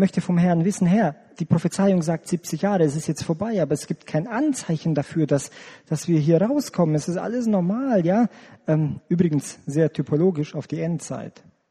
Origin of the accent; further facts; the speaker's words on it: Romania; Ich komme selber aus Rumänien.